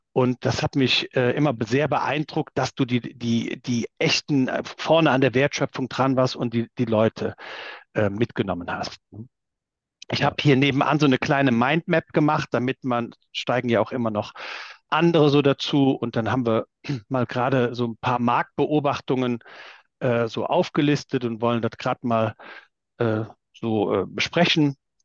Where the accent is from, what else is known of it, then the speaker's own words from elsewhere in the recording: Rhineland-Palatinate, Germany; Ich bin 57, ein Kind des Ahrtals